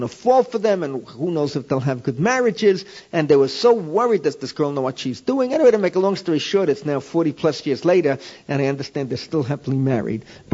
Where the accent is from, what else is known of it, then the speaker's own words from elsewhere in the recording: Bronx, New York, United States; my good friend Shaya Balin, who I grew up with in the Bronx, was getting married.